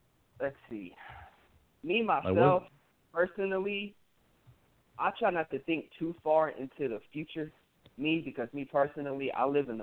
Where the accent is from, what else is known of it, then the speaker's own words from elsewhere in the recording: Texas, United States; No. Scout's from Vermont. I'm from Texas.